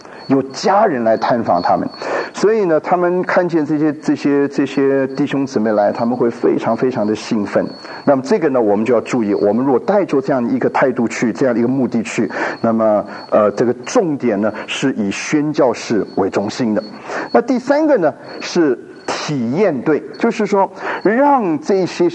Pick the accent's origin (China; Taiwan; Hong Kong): Taiwan; 我们从台湾来早年来都是蹲的那种哈